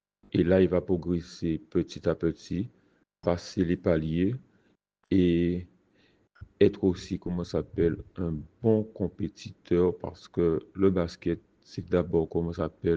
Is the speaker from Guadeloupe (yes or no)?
yes; Basse-Terre, Guadeloupe; born there; now in Sainte-Rose, Guadeloupe; j'ai 57 ans. Je suis né à Basse-Terre et j'habite à Bis-Sainte-Rose depuis une dizaine d'années maintenant.